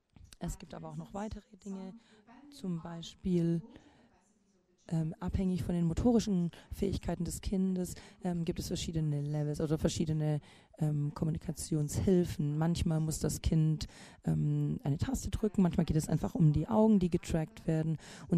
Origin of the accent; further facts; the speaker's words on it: Belgium; ich komme ja aus Belgien